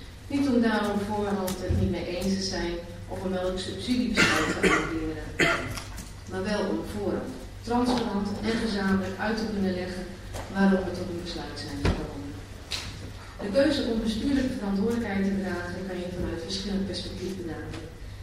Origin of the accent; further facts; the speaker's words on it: Overijssel, Netherlands; In Twente, waar ik vandaan kom, wellicht hoort u dat nog wel eens